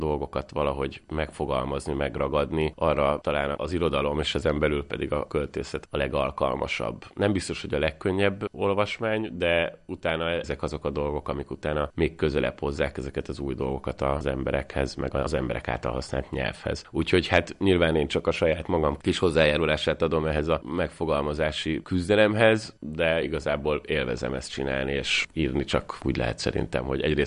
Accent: Budapest, Hungary; born there; Én egyébként tényleg Budán születtem a János kórházban, és mindig is a budai oldalon voltam bejelentve legalábbis a lakcímem.

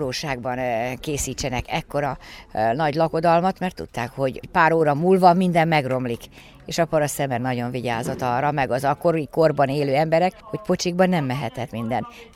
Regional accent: Szarvas, Békés, Hungary; Mi Szarvasról jöttünk, a Szarvasi Gazdák Hagyományőrző Egyesülete.

